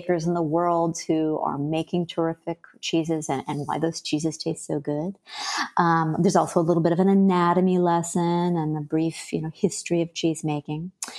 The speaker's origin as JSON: {"language": "English", "region": "Wisconsin", "country": "United States", "moved": "yes", "lives_now": "Philadelphia, United States", "said": "You know, when I moved to Philadelphia from Wisconsin, I really missed cheese. I mean, it's bizarre, because if I'd stayed in the state of Wisconsin, I'm sure I never would have started a blog coming out of fromage."}